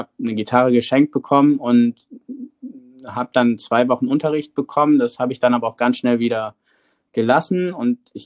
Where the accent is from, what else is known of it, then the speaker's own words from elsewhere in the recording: Bremen, Germany; ich bin ja hier in Bremen aufgewachsen. Für mich ist Deutsch jetzt halt meine Hauptmuttersprache.